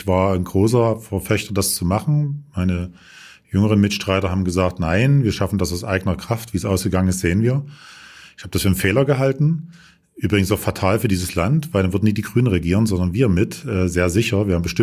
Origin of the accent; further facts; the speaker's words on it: Dresden, Saxony, Germany; Dresden ist meine Heimatstadt. Hier bin ich zu Hause. Das ist meine Wurzel schon immer.